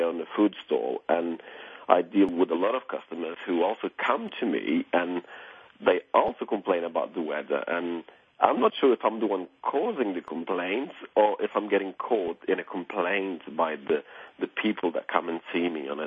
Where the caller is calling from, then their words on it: Cambridge, East of England, United Kingdom; Cambridge, England.